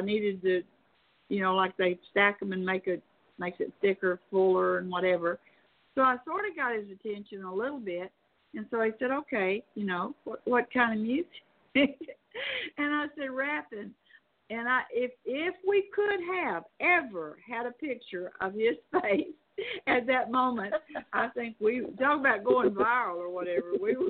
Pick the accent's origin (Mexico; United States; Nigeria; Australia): United States; Arkansas; born there; some people say I'm from Arkansas, and some say I'm from Tennessee, and some say I'm from Mississippi. And they are all right, because I was in Arkansas, born in Arkansas